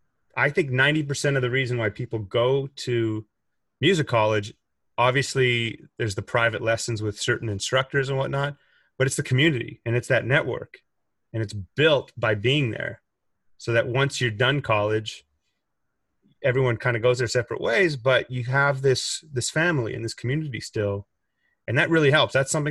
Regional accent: Winnipeg, Manitoba, Canada; we're all from Winnipeg.

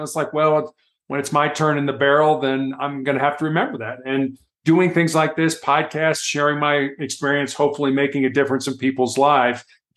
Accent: Chicago, Illinois, United States; When I was growing up in Chicago, Indiana University had a basketball coach by the name of Bobby Knight.

